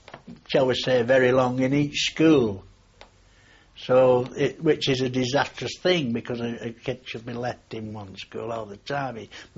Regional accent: Manchester, North West England, United Kingdom; also born or lived in Blackburn; I was brought up in Blackburn, and eventually, about the age of 9, we moved to Manchester, where I lived with my mother and grandparent, who was publican in the licensing trade.

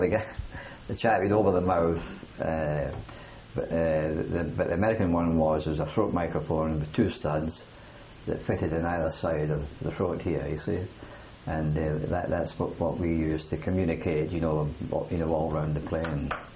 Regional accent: Kilmarnock, Scotland, United Kingdom; I came from Millerside, Kilmarnock.

